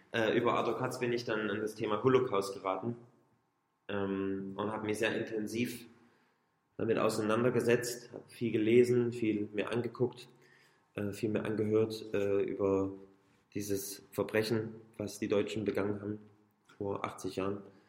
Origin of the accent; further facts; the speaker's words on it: Germany; dass wir als Gemeinde und auch wir als Deutsche überhaupt eine ganz besondere Rolle da spielen.